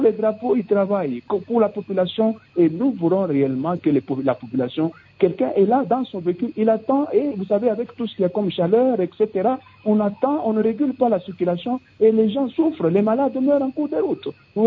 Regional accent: Lubumbashi, Haut-Katanga, DR Congo; comme on l'appelle ici chez nous à Lubumbashi

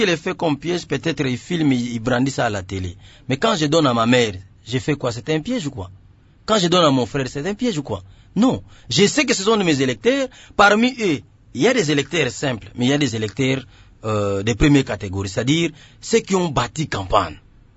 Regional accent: Selembao, Kinshasa, DR Congo; je suis natif de Selembao, donc j'ai commencé d'abord par Selembao

